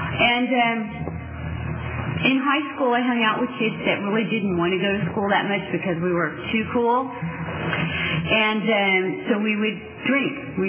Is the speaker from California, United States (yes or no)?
yes; Tulare, California, United States; I grew up in Tulare and in the Visalia area, and went to school there, and felt a little different.